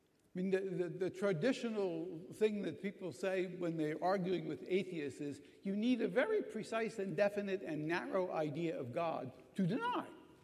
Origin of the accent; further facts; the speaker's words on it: United States; I'm from the United States, and we have a thing called the Nixon tapes.